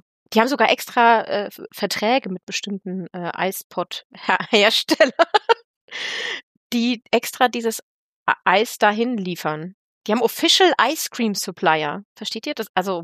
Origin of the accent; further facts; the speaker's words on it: Germany; ich bin aus Deutschland